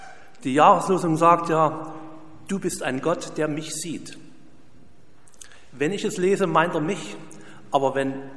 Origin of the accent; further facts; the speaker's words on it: Chemnitz, Saxony, Germany; aus Chemnitz zum Beispiel, ja, meine Heimat.